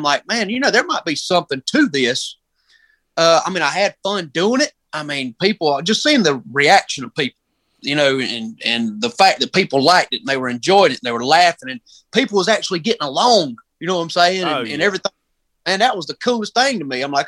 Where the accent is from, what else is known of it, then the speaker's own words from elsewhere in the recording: Union, South Carolina, United States; I'm from Union, South Carolina.